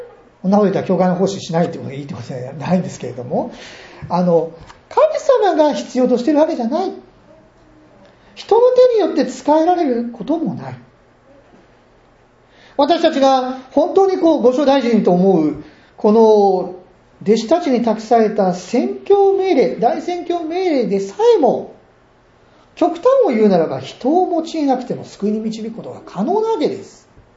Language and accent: Japanese; Tokyo, Japan; なんで私はこんな島国の日本に住んで、そして東京の街中で生まれ育ったので、こんな狭いところでこう生まれ育ったんだろうか。